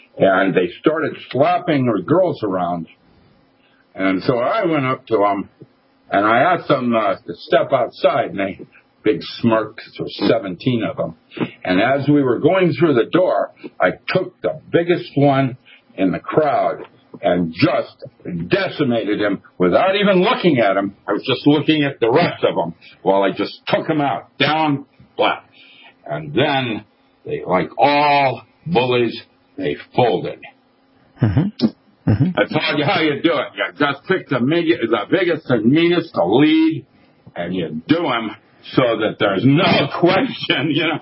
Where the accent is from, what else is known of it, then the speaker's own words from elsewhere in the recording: Philippines; I grew up in the Philippines. I was 4 years old, and I was the wrong color.